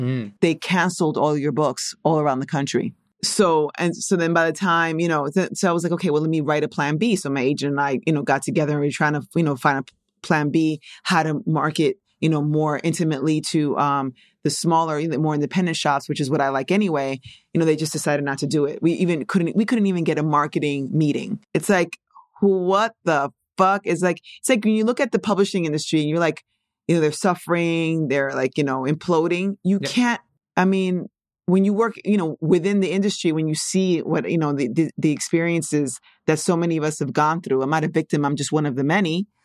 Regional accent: New York, United States; And I'm glad that my daughter doesn't feel the way I did growing up in New York.

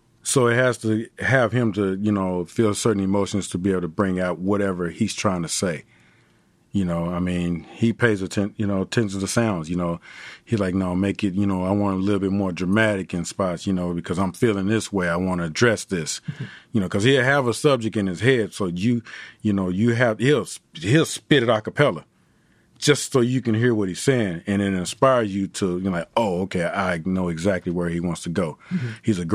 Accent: Dallas, Texas, United States; Tim's from Virginia. I'm from Dallas, you know … from Dallas.

